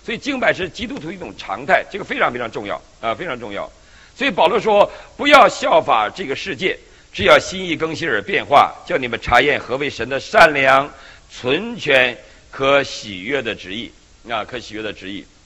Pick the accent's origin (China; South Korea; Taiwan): China; Northeast China; 我们东北人